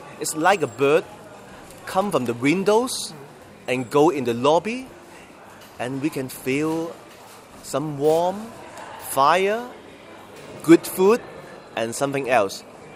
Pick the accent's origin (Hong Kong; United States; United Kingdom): Hong Kong; We come from Hong Kong.